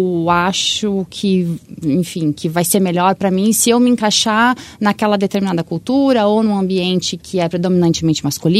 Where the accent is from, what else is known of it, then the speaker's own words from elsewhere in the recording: Blumenau, Santa Catarina, Brazil; eu sou de Blumenau. Eu fui criada num sítio.